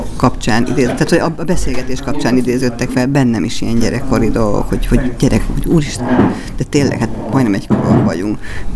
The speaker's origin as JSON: {"language": "Hungarian", "town": "Halásztelek", "region": "Pest", "country": "Hungary", "tie": "born or raised there", "said": "én gyerekkoromban Halásztelken is laktam az agglomerációban, ahol bulgár kertészek éltek akkoriban"}